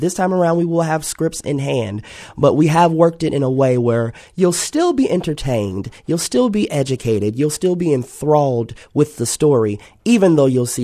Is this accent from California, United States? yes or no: no; Chicago, Illinois, United States; now in Grand Rapids, United States; I'm originally from Chicago